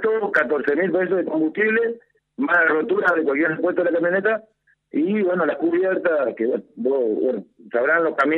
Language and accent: Spanish; Castelli, Chaco, Argentina; yo que soy de Castelli